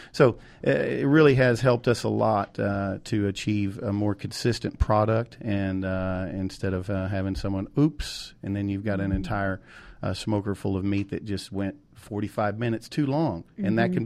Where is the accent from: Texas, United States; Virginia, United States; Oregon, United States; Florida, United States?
Texas, United States; moved away; I'm from Texas, moved here in '94, so it became a big goal of mine to have the best brisket in the state of Georgia.